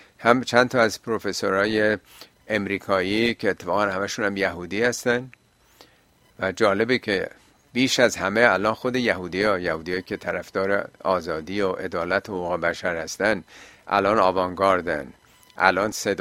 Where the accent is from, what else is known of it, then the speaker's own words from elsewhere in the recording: Iran; یعنی این داوری که در بین ما ایرانیام هست